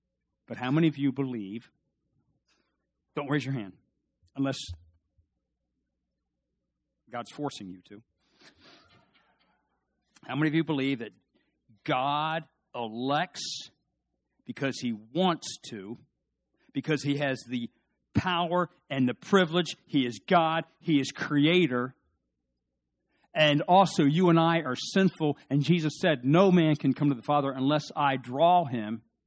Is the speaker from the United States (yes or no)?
yes; United States; Yeah, I'm an American.